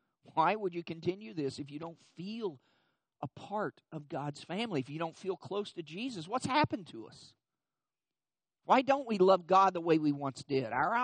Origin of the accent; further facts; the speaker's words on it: Lexington, Kentucky, United States; I'm from Lexington, Kentucky